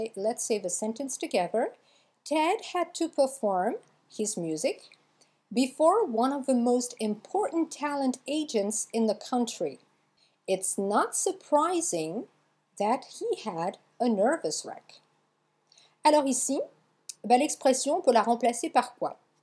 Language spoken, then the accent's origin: French; Hauts-de-France, France; Chez moi dans le Nord, on dirait « il pleut à drache », mais bon.